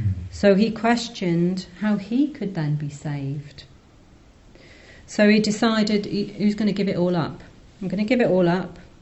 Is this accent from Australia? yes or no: no; Newcastle, North East England, United Kingdom; I'm from Newcastle, and me and my friends had gone to the Lake District for a weekend or something.